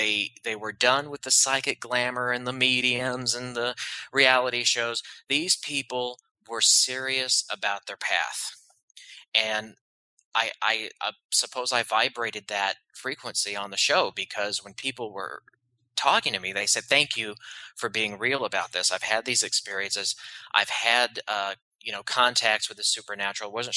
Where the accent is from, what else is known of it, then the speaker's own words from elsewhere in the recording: the South, United States; And you know, I'm from the South, so that kind of mentality of being grounded, and it's just everyday life here in the South.